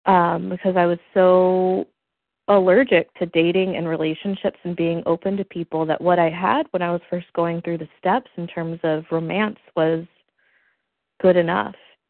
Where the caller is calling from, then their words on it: Los Angeles, California, United States; in California, in Los Angeles.